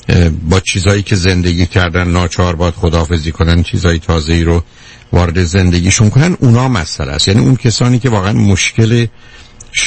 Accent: Iran; moved away as an adult; من از ایران خسته شدم اومدم،

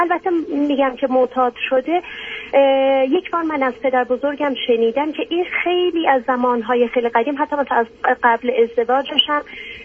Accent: Iran; moved away; من چون خودم اینجا هستم، من خارج از ایران هستم

